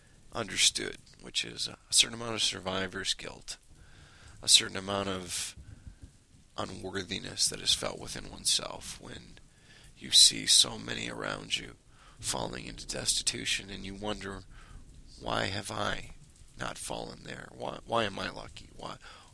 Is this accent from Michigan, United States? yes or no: yes; Detroit, Michigan, United States; You know, I am from the Detroit area, as I've mentioned before. We've been hurting for a long time.